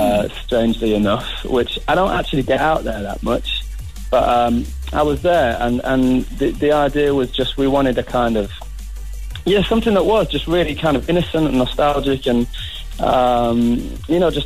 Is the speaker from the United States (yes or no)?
no; Manchester, North West England, United Kingdom; I'm from, like, the north of England where it rains a lot. I'm from Manchester.